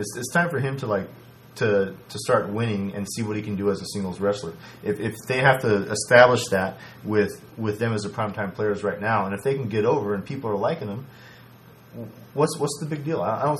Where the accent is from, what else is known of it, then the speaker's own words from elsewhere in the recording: Puerto Rico; me being proud that I'm from Puerto Rico